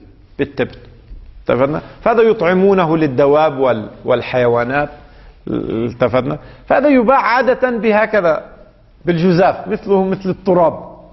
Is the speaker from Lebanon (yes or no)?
yes; Lebanon; now in Iran; عندنا في لبنان لا تقدر بالوزن، ضمة، يعني تأخذ ضمة تربطها ويضعها البائع